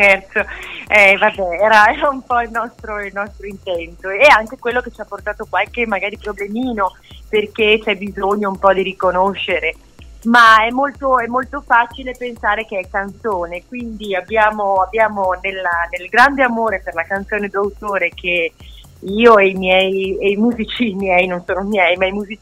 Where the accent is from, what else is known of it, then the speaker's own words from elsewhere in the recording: Arcugnano, Veneto, Italy; born there; now in Milan, Italy; Io sono vicentina di origine, sono nata a Pianezze di Arcugnano, del lago di Simon, e qui sono trasferita a Milano circa 17 anni fa, però insomma ritorno spesso perché in Veneto